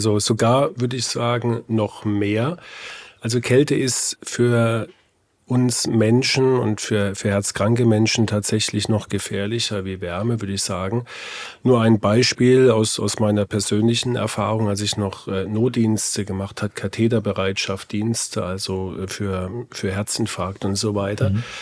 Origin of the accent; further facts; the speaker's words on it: Kurpfalz, Germany; Ja, weil wir sagen Trottoir. Das, ich komme aus der Kurpfalz ursprünglich, da sagt man auch Trottoir.